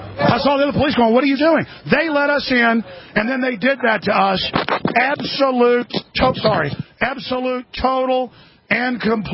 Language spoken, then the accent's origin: English; Texas, United States; I say sir to everybody. I'm from Texas.